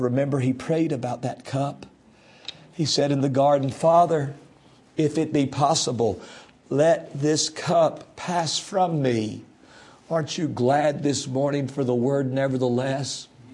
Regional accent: North Carolina, United States; I'm from North Carolina, many of you are aware

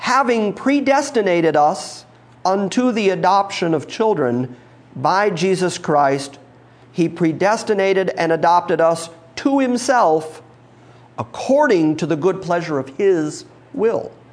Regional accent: Ireland; I'm Irish.

